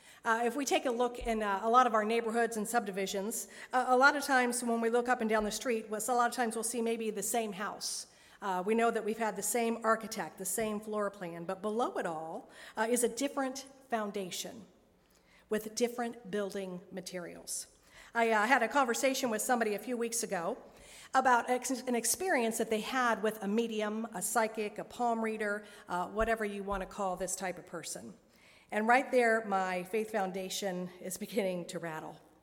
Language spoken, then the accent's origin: English; Vandalia, Ohio, United States; I grew up in Vandalia, north of Dayton, in the 80s, and we were known as the Crossroads of America.